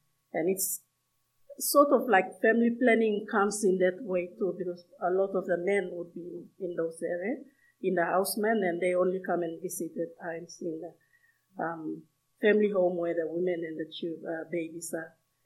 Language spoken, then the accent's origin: English; Papua New Guinea; I'm from Papua New Guinea, but not from that area.